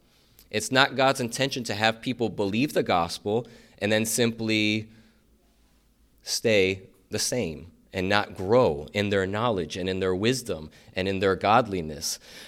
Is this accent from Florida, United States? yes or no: yes; Miami, Florida, United States; because I'm from Miami. And when you're from Miami, you don't want to leave Miami.